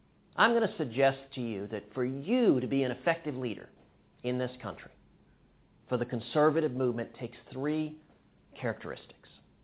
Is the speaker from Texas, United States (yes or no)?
yes; Houston, Texas, United States; In high school, growing up in Houston, I got involved with a group that was called the Free Enterprise Institute.